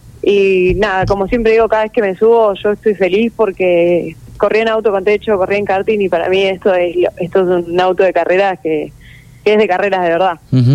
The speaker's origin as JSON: {"language": "Spanish", "town": "Lezama", "region": "Buenos Aires Province", "country": "Argentina", "tie": "born or raised there", "said": "arranqué a los 10 años en karting de tierra en mi pueblo, en Lezama, provincia de Buenos Aires."}